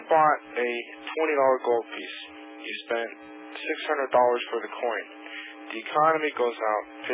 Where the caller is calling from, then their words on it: Pennsylvania, United States; Hi, Bill. … I'm calling from Pennsylvania.